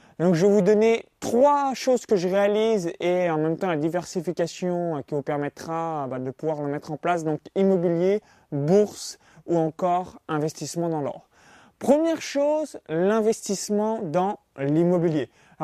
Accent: France; now in Tallinn, Estonia; j'ai été expatrié à Malte de fin 2012 à début 2018 et depuis avril 2018, je suis expatrié à Tallinn en Estonie. Donc du coup, ça fait déjà un petit moment que j'ai quitté la France

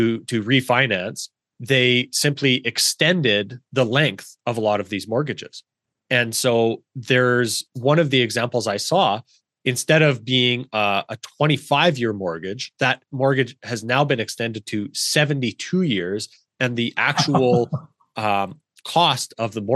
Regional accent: Canada; You know, I'm from Canada

